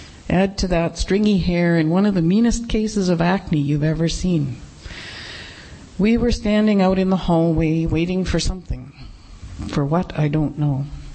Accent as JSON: {"language": "English", "town": "Calgary", "region": "Alberta", "country": "Canada", "tie": "born or raised there", "said": "Her experience was similar to mine growing up in Calgary in the 50s and 60s"}